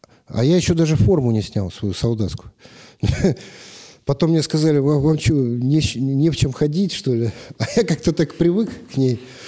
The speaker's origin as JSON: {"language": "Russian", "country": "Ukraine", "moved": "as an adult", "lives_now": "Sergiyev Posad, Russia", "said": "А раньше, конечно, я вообще с Украины."}